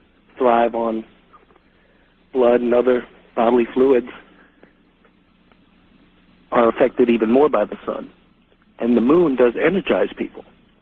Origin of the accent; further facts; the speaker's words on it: New Orleans, Louisiana, United States; now in Florida, United States; precisely that I'm from New Orleans, Louisiana. I'm calling from Florida right now.